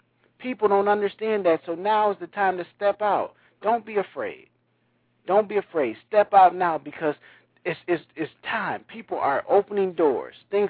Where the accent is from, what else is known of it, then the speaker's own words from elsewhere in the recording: Saginaw, Michigan, United States; 20% of the proceeds go to my hometown of Saginaw, Michigan, to the City Rescue Mission.